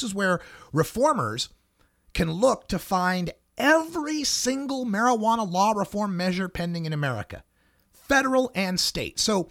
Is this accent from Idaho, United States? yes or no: yes; Idaho, United States; And I remember growing up in Idaho, coming up as a marijuana consumer, as a young man